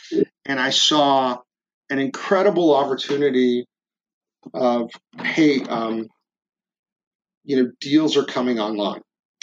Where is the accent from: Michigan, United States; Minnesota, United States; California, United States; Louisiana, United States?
California, United States; San Francisco; And I grew up in San Francisco